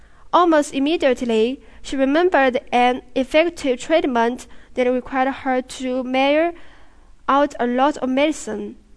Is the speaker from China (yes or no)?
yes; Chengdu, Sichuan, China; English is a second language; My hometown is Chengdu, the capital of Sichuan province.